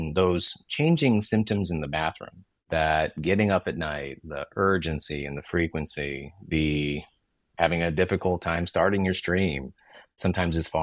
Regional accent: Valparaiso, Indiana, United States; So I'm actually originally from Indiana, very near Chicago. I grew up in a small town called Valparaiso

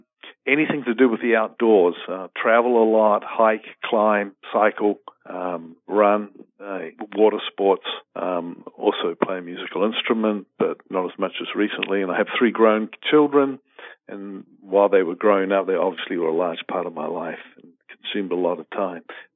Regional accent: New Zealand; moved away as an adult; now in United States; I'm originally from New Zealand, and I came to the United States as a graduate student.

